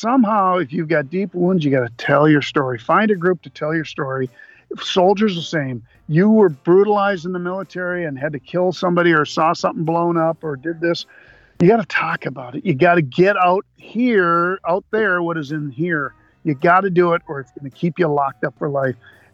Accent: Brainerd, Minnesota, United States; I grew up in the Brainerd area. I was kind of an army brat. My dad took a recruiting command in Brainerd, Minnesota.

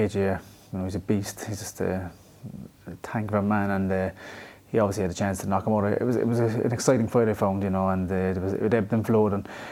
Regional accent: Ireland; I grew up in the Combs estate. There was actually, you can find it online in RTE archives, and it was kind of a trial, because it was the first of its type in Ireland.

